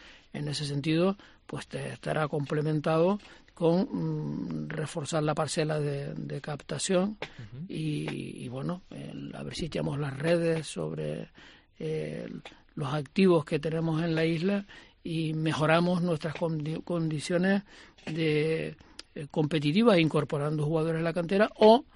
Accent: Canary Islands, Spain; Yo, como canario

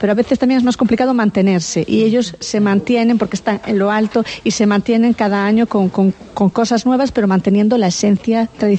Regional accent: Viveiro, Galicia, Spain; mira que yo soy de Viveiro, conozco la Semana Santa

